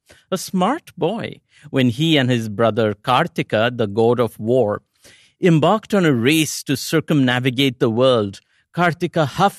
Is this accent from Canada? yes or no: no; India; Growing up in India, it was incredible to read this story and know that even in our ancient myths, the handsome, super athletic school jock didn't always win the race.